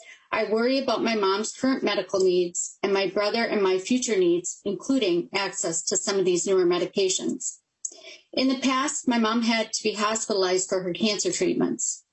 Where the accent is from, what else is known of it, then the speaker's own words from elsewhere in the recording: Rochester, Minnesota, United States; and I'm a constituent from Rochester, Minnesota.